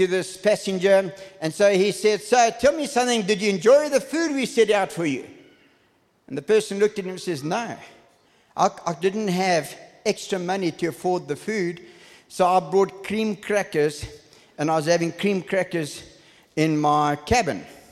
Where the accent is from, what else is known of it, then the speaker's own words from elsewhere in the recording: South Africa; I'm a child of God before I'm a South African. I'm a child of God before I'm an English-speaking South African.